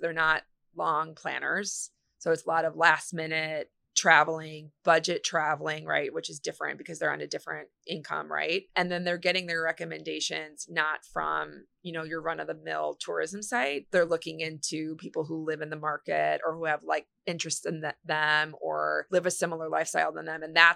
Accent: Chicago, Illinois, United States; And I think as a Chicagoan, you have to think about how you navigate the city in your day to day, right?

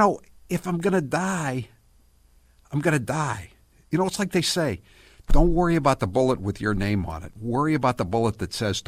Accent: Wellesley, Massachusetts, United States; I have an example of the crisis religion from my hometown of Wellesley, Massachusetts.

